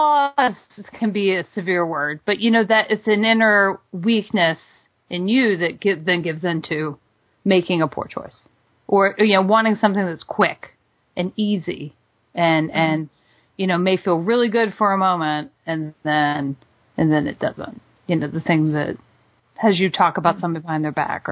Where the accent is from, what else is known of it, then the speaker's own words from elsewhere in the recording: Alabama, United States; But I grew up in Alabama, so you have a lot of, you know, kind of hellfire and brimstone in the general area around you.